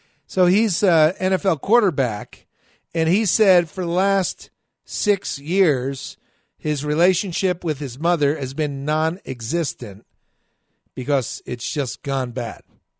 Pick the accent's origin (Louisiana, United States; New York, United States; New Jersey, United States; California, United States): New Jersey, United States; And I grew up in New Jersey.